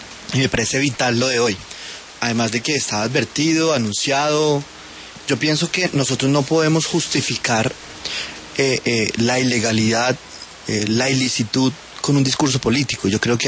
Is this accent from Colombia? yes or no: yes; Colombia; no podemos nosotros, como colombianos, y la institucionalidad del país, no puede justificar la lucha violenta